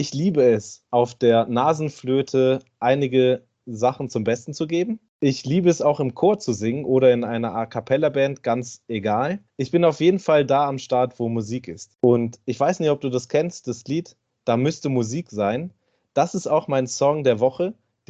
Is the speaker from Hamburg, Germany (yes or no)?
yes; Hamburg, Germany; born there; also born or lived in Lübeck / Frankfurt / Tübingen; Geboren wurde ich in Hamburg, der Millionenstadt an der Elbe. Und gelebt habe ich nicht nur in Hamburg, sondern auch zwischen Hamburg und Lübeck, in Frankfurt, in Tübingen.